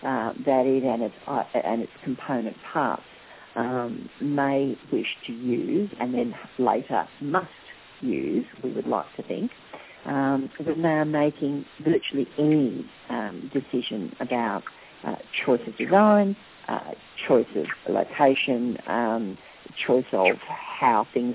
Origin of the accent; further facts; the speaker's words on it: Australia; because I'm Australian